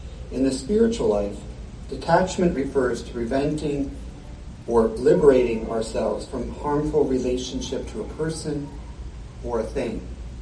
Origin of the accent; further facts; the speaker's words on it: Cleveland, Ohio, United States; met in my hometown, Cleveland, Ohio.